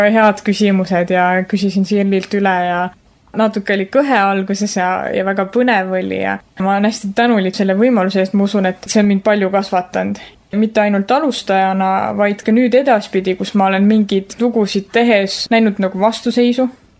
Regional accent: Põltsamaa, Jõgeva County, Estonia; Ma ise olen Põltsamaalt pärit ja aitan alati talvepäevi korraldada.

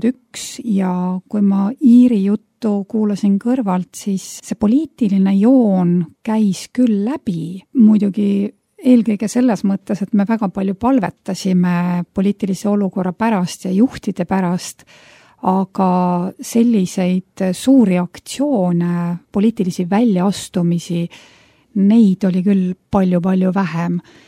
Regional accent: Viljandi, Viljandi County, Estonia; mina olen pärit Viljandist ja sattusin aastal 1991 Viljandi elusõnasse.

